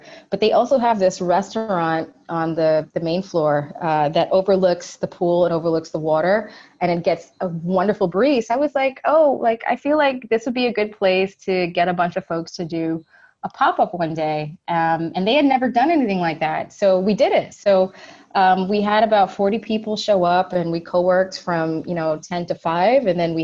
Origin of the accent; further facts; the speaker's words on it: New York, United States; But I haven't, you know, as a New Yorker, I haven't driven a car since the year 2006.